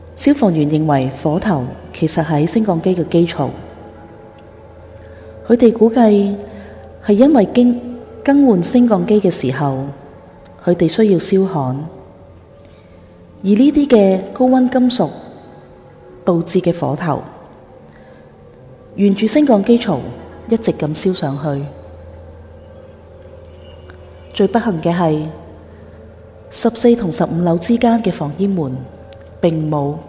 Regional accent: Hong Kong; 但是究竟我们香港人是不是真的那么关心自己身边发生的一切呢？

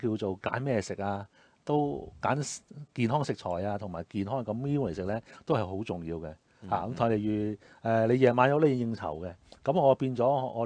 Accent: China; 我哋中國人好中意誒淋個豉油汁上面啊

